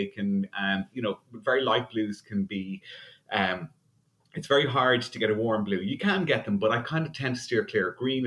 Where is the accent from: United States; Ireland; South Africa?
Ireland; Malahide, Leinster; I grew up in the Semi-D in Malahide, which was in Dublin, but both my grandparents lived in the country.